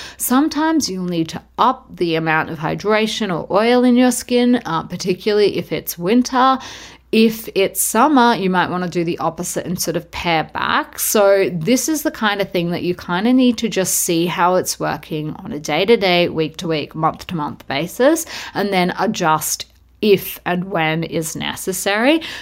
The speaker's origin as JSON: {"language": "English", "country": "Australia", "said": "I guess for me as an Australian, sunscreen is like very, very, very holds a special place"}